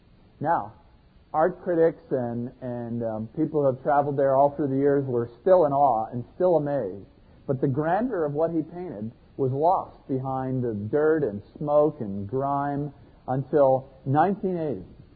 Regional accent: Miami, Florida, United States; Now, you have to realize I grew up in Miami, and so this mountain scene played out before me

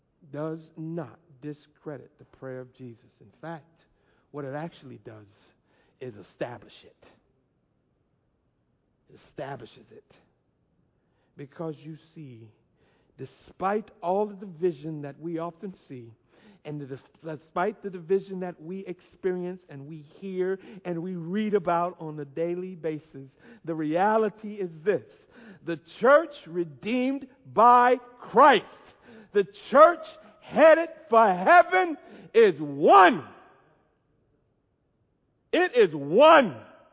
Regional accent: United States; I am American. And I am glad to be it.

